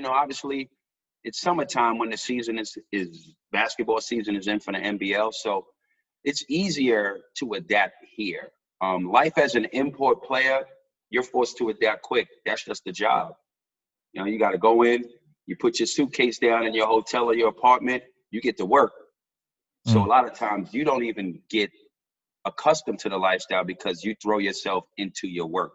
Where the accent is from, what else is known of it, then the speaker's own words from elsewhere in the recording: New York City, New York, United States; So although I'm from New York City, I'm from the Bronx, I've seen the whole world pretty much.